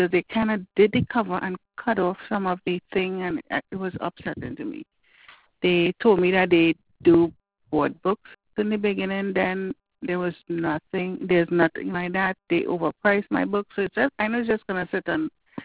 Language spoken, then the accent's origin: English; Trinidad & Tobago; now in New Jersey, United States; My nephew I have an accent, so you know, I'm from Trinidad.